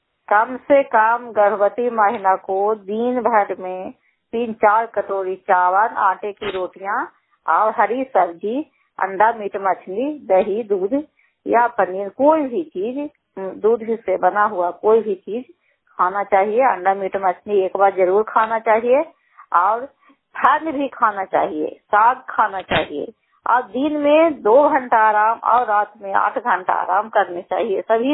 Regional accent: Gunacha, Bihar, India; मैं गुनाचा गांव की रहने वाली हूँ, अशहरी पंचायत और प्रखंड हिंसा बनाम हिंसा नालंदा जिला के रहने वाली हूँ।

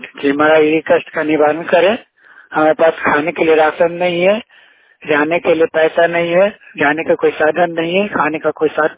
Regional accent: Patna, Bihar, India; now in Tiruppur, India; पटना बिहार के रहने वाला हूँ। मैं तमिलनाडु सिक्को त्रिपुर में मैं रह रहा हूँ।

